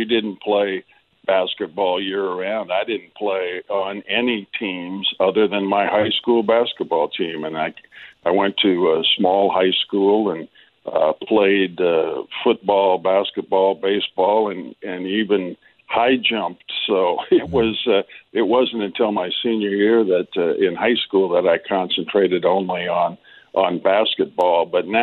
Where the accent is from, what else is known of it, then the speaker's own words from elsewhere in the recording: Batavia, United States; Coach Hall came to Batavia and stayed